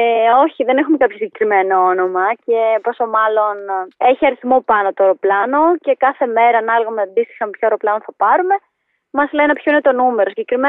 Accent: Verdikousia, Thessaly, Greece; Το χωριό μου λέγεται Βερδικούσια και συγκεκριμένα Αμπέλια και είναι ένα χωριό της Ελασσόνας κοντά στη Λάρισα.

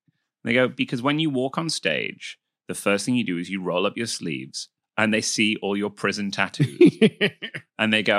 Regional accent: Manchester, North West England, United Kingdom; I present as slightly posher than your average English person, which is then fun to subvert because I'm from Manchester.

